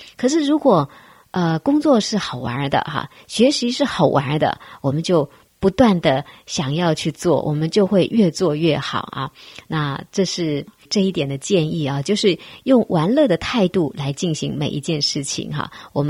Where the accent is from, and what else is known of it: China